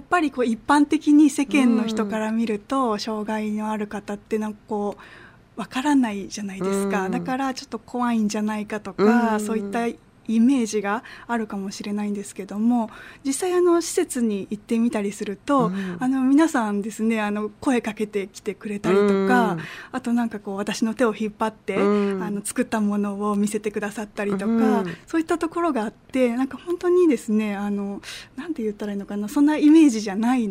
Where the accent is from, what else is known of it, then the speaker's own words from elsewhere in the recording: Nagano, Japan; 私実は出身が長野県なんですけども、